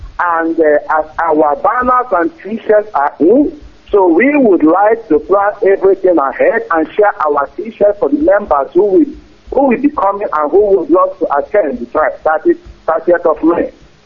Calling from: Bern, Switzerland; I'm calling from Switzerland. Bern, to be precise.

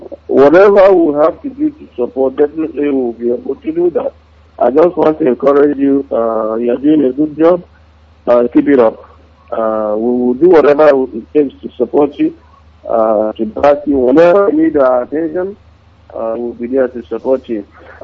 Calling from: Malaysia; I'm calling from Malaysia.

